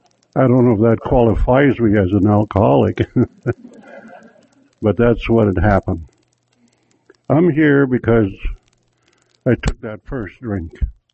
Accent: Cold Lake, Alberta, Canada; I'm from Cold Lake, Alberta. I'm a Dene Songkhina. That's what I am, tribally.

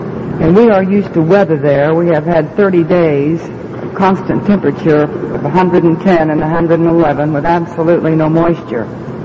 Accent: Bible Belt, United States; And as far as my environment is concerned, I was raised in the Bible Belt and went to the Baptist Church

